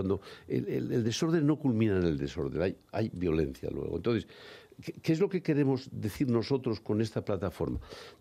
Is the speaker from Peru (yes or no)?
no; Spain; no tenemos que tener ningún complejo de inferioridad como españoles